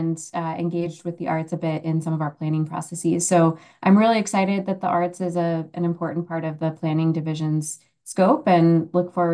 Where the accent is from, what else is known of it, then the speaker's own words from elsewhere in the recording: Indiana, United States; But I am originally from the Midwest. I'm from Northeast Indiana, and it's been nice to return to the Midwest this summer. after a lot of time out in the East.